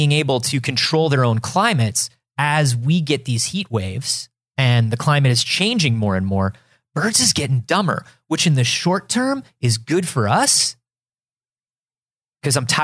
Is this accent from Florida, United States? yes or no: yes; Florida, United States; Baby, I grew up in Florida.